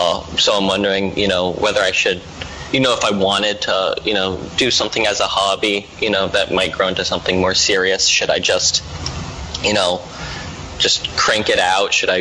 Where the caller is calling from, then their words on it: Seattle, Washington, United States; I'm in Seattle, Washington, at the University of Washington.